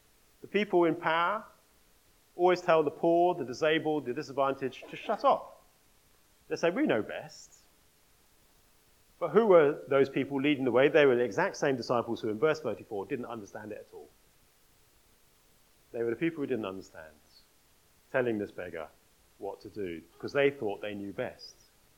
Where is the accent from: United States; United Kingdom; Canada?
United Kingdom; Norwich, East of England; My hometown is Norwich, a very fine city.